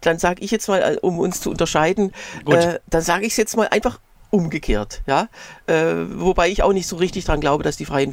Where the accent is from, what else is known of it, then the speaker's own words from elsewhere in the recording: Baden-Württemberg, Germany; ich als Schwabe kann natürlich in beiden Grünen sein, in den Berliner Grünen oder in den, in den Baden-Württembergischen.